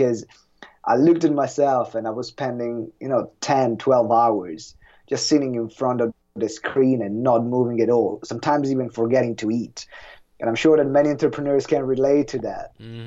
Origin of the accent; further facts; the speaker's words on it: Italy; English is a second language; I'm from Italy, we use centimeters.